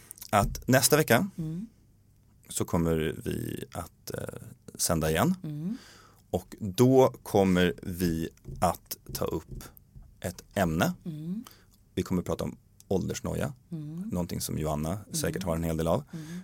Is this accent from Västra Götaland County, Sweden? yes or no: no; Stockholm, Stockholm County, Sweden; born there; En miljö som jag är född